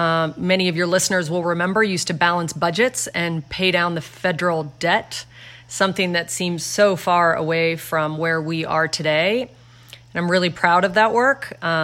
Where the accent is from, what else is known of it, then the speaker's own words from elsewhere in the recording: Helena, Montana, United States; Yeah, I'm a really proud Montanan. I grew up in Helena and then explored the world